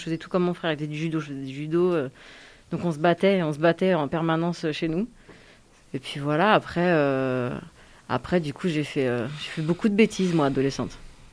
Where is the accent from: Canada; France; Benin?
France; Île-de-France; also born or lived in Suresnes; Près de Paris, exactement. Ouais. Je suis née là-bas. Et après, j'ai grandi dans les Yvelines, qui est un autre département en Île-de-France. J'étais entre la campagne et la ville, un peu. Voilà, donc j'ai passé toute mon enfance là-bas et j'en suis partie à 18 ans.